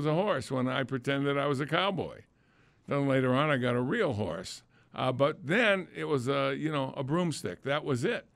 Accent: Lunenburg, Massachusetts, United States; All right, so that's outside of Boston, between Boston and where I grew up in Lunenburg.

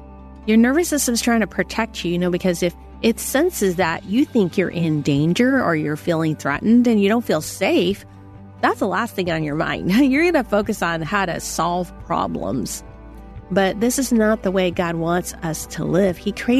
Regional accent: United States; I'm Chinese American, and I get a chance to invite you to celebrate the new year twice

